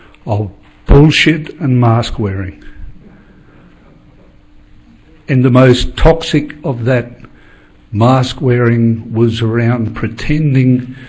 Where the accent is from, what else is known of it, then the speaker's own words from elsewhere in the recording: Australia; As you might pick from my accent, I come from a land down under. So I've flown. The diagonal length of the Pacific to be here.